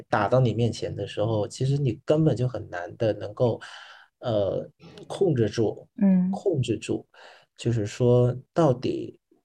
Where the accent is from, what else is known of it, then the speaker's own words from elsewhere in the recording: Vietnam; Chinese is a second language; 就是那位老师是在我自己在越南上高中的时候的最后一天上课的时候，他还讲了他的故事。因为我们越南这边的高考